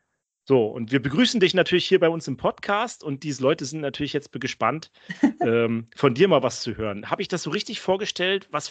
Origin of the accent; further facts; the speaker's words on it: Germany; also bei uns in Deutschland ist das so, ne?